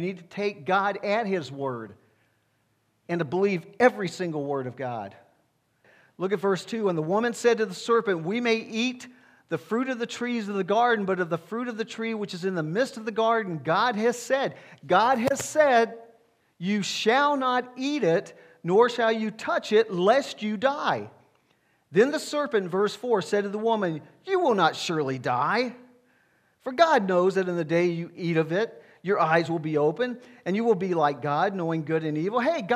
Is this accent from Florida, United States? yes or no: no; Alabama, United States; Growing up in Alabama, my grandmother had a fig tree in her yard.